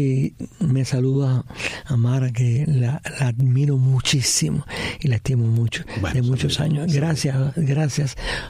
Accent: Cuba; moved away; tantos y tantos, aquí en el exilio y en Cuba. Porque yo soy de los que siempre he querido y admirado a mi pueblo.

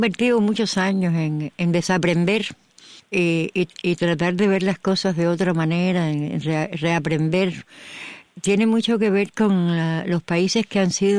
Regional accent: Cuba; moved away; desde la primera vez cuando salí de Cuba, hace 30 años ya

